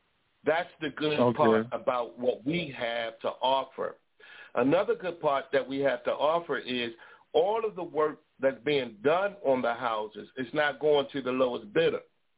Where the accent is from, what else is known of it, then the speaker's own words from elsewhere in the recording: Baltimore, Maryland, United States; The inner city, like I said, I'm from Baltimore.